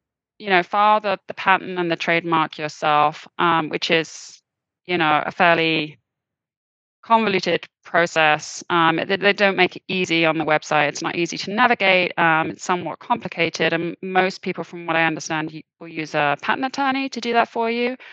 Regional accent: United Kingdom; now in United States; I'm not from Kansas either. I am originally British.

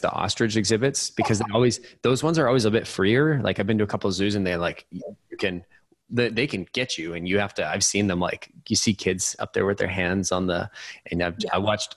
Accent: Canada; being Canadian.

